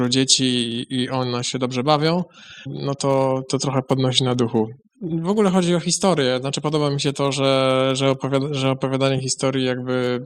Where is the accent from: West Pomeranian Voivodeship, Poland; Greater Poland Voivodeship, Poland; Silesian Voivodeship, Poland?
Greater Poland Voivodeship, Poland; Chodzież; pochodzę z Chodzieży.